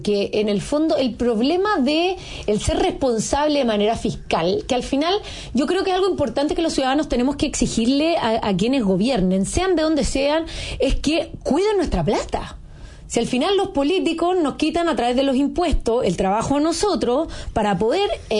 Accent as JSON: {"language": "Spanish", "country": "Chile", "said": "al final somos los chilenos los que terminamos ahogados"}